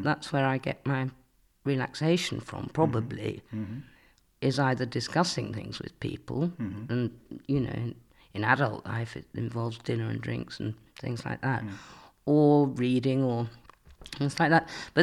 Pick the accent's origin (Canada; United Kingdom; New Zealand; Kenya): United Kingdom; Wolverhampton, West Midlands; also born or lived in Shropshire; I was born in Wolverhampton, in fact, but we moved out to the countryside when I was about 7, I think it was.